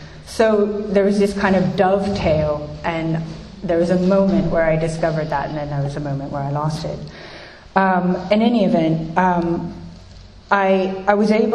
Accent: United States; And I tried to run because I'm American, as you know, and I had...

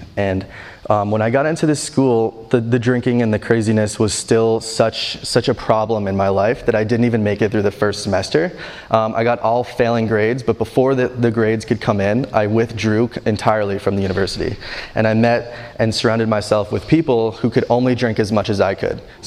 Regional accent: New Jersey, United States; I grew up in New Jersey, and ever since I was a young kid, I was quite sensitive.

